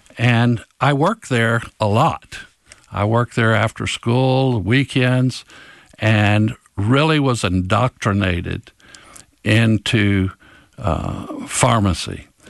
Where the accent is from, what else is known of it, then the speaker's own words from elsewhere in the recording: Florida, United States; I grew up in the last house before Everglades National Park, and I grew up in Paradise. My dad was a tomato farmer and farmed tomatoes down that way.